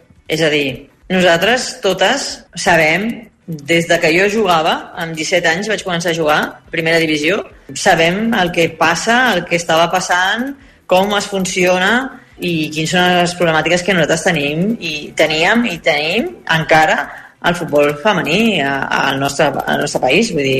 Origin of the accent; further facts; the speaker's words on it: Sabadell, Catalonia, Spain; soc de Sabadell i vivia allà